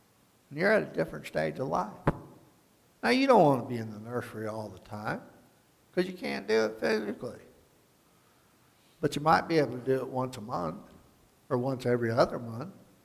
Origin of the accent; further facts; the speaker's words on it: New York, United States; I said, "I'm from New York, you're down here, what's that mean?